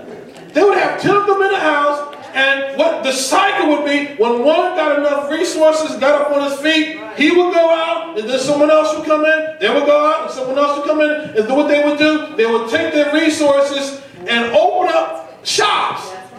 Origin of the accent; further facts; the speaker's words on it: Philadelphia, Pennsylvania, United States; I remember growing up in North Philadelphia and before coming out this way, in the late 70s, early 80s, West Philadelphia began to go through a transformation.